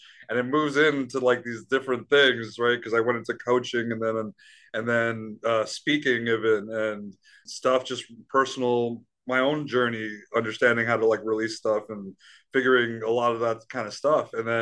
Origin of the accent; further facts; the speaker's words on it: India; So after my accident, so I'm Indian, right? And like, you know, like in Hindu, and we just have like such a really hardcore culture